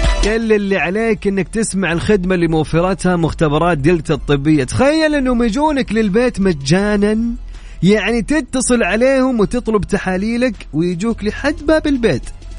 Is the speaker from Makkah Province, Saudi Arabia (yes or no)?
yes; Mecca, Makkah Province, Saudi Arabia; وجاي عندنا في مكة.